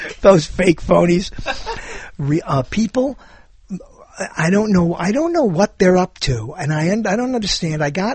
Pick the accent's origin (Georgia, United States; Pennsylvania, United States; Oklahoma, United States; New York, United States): Pennsylvania, United States; Allentown; I was born and raised in Allentown. I came here to school.